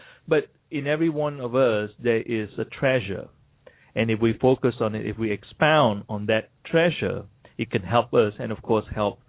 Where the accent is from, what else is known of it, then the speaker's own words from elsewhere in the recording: Malacca, Malaysia; I'm originally from Malacca, Malaysia, and we have a huge Portuguese settlement in Malacca, Malaysia.